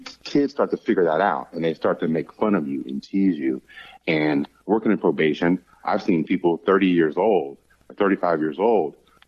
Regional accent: Pomona, California, United States; now in Arizona, United States; Well, I'm actually from Pomona and then off to San Jose State University.

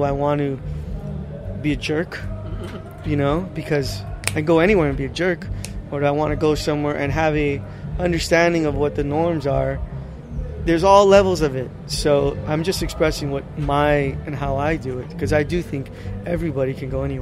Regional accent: Los Angeles, California, United States; because I'm a Chicano from Boyle Heights who goes anywhere I want. And when I meet kids where I grew up

